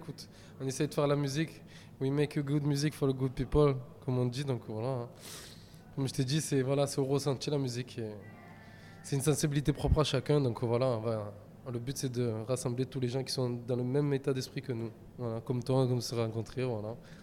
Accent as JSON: {"language": "French", "town": "Marseille", "region": "Provence-Alpes-Côte d'Azur", "country": "France", "said": "on vient de Marseille"}